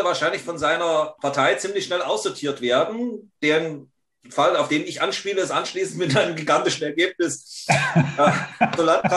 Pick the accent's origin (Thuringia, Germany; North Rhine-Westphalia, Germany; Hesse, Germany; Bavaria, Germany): Thuringia, Germany; ich bin 1987 nach Weißenfels zur NVA eingezogen worden. Also ich stamme ja ursprünglich aus Thüringen.